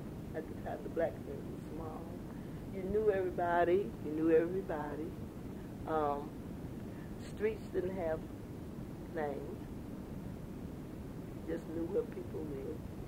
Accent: Chapel Hill, North Carolina, United States; also born or lived in Carrboro; Yes, I did grow up in Chapel Hill, in Carrboro. Been here all my life.

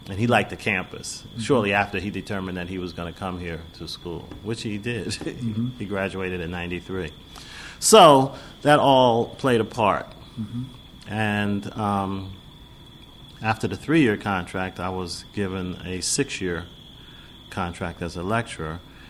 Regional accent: the North, United States; I'm from the North, and I've been South because I have relatives in the South

